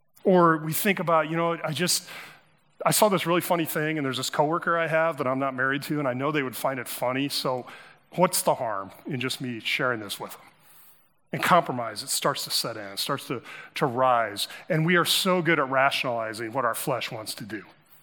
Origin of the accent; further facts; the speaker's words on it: Midwest, United States; And we're from the Midwest. This sneaks up on us, doesn't it? I'm used to lakes staying put.